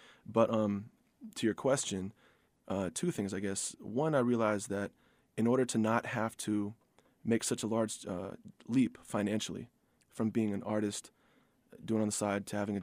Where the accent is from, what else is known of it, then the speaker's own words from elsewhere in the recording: East Coast, United States; And also growing up on the East Coast and being around Richie culture, I basically went to Times Square for fun every weekend.